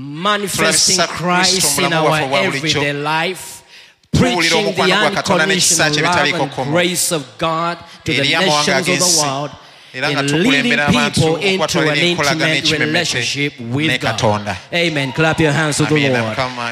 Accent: Kampala, Central Region, Uganda; I don't come from Sweden. I come from Uganda.

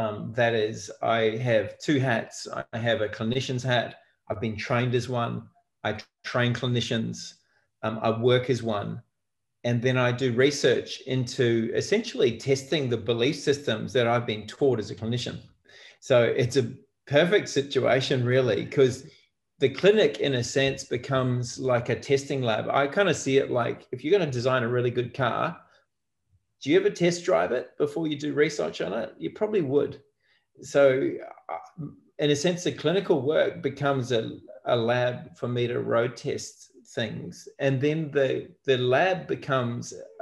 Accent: New Zealand; moved away as an adult; now in Australia; Okay, so I grew up in New Zealand, and I went to school there, and I did my basic physiotherapy training there.

